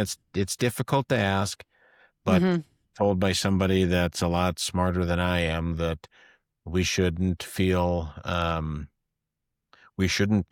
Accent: Grand Forks, North Dakota, United States; Well, I'm from Grand Forks, North Dakota, about 80 miles to the north.

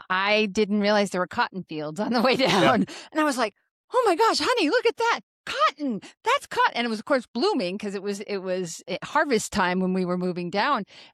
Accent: Grand Island, Nebraska, United States; I'm a little bit of an agricultural kid myself. I was born and raised in Grand Island, Nebraska.

